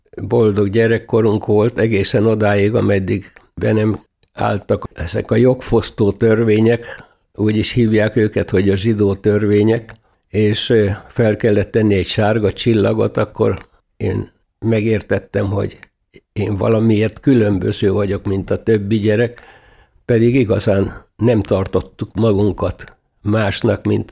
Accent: Kiskunhalas, Bács-Kiskun, Hungary; also born or lived in Budapest; Én véletlenül Budapesten születtem, és nem Kiskunhalason, de 6 hónapos voltam, amikor édesapámék lejöttek Kiskunhalasra, tehát én mindig halasinak tartottam magam, és halasinak is tartom magam

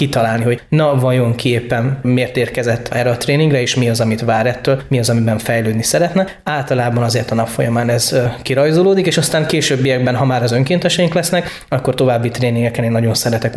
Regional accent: Mezőberény, Békés, Hungary; én Békéscsaba mellől származom, Mezőberényből.

